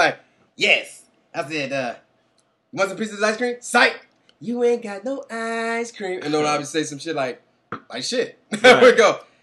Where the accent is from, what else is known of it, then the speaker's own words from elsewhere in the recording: Philadelphia, Pennsylvania, United States; they sent me to this acting class with this man, Rodney Robb, in Philadelphia, because I'm from Philly.